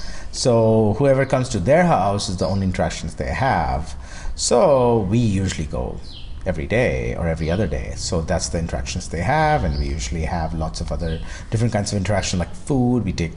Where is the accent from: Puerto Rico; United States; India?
India; Yep, and I'm from India.